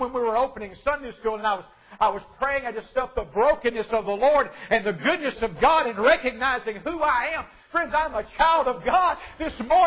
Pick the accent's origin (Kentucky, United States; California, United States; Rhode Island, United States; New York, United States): Kentucky, United States; I'm from Eastern Kentucky. I could really get by with it. Son of a bootlegger over in Eastern Kentucky.